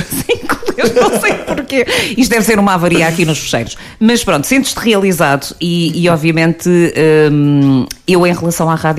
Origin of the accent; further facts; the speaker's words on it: Póvoa de Varzim, Norte, Portugal; Foste até à minha terra natal, não é? Porque eu também sou da Póvoa de Varzim.